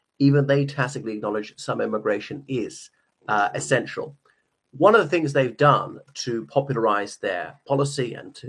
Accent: Ireland; from Ireland.

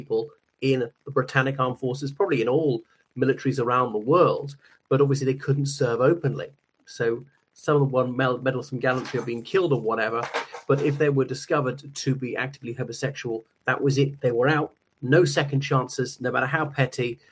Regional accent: Ireland; from Ireland.

